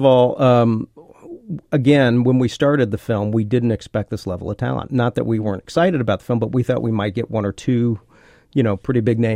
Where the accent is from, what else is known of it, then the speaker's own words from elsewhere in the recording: Kentucky, United States; growing up in Kentucky, it's tough to get on films.